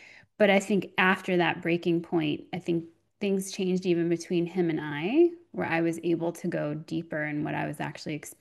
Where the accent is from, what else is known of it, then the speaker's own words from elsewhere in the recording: New York, United States; I don't know if it was just being a New Yorker that I just knew about it.